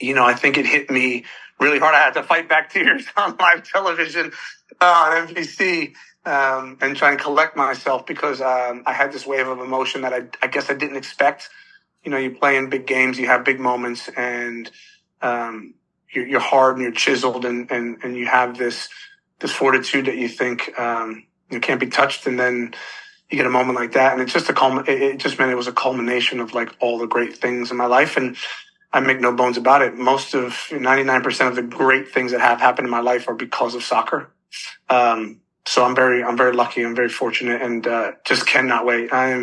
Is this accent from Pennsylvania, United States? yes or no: no; New Jersey, United States; I'm from New Jersey